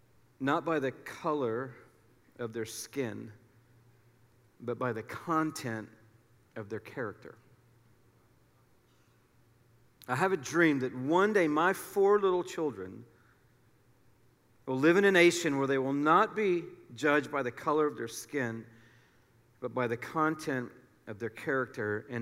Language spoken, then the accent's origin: English; Smyrna, United States; My family moved when I was 6 years old up to Smyrna, which back then was like moving to another, state. And we grew up in Smyrna, really did middle school there.